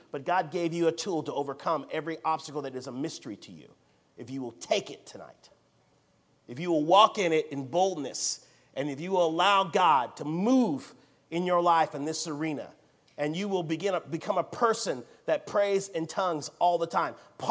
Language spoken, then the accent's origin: English; United States; They don't know I'm just an American guy.